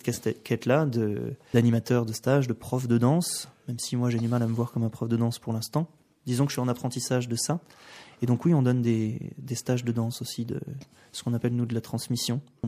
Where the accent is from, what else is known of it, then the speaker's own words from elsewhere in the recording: France; comme on est français et qu'on fait souvent des kilomètres pour aller dans un festival